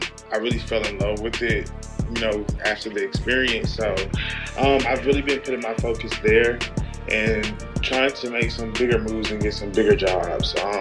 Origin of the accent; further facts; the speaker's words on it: Raleigh, North Carolina, United States; I'm from Raleigh, North Carolina.